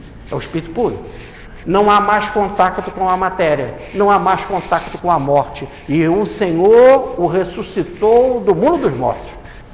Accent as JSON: {"language": "Portuguese", "region": "Rio de Janeiro", "country": "Brazil", "tie": "born there", "said": "Nessa encarnação … vim no sexo masculino, nasci no Rio de Janeiro, estou espírita."}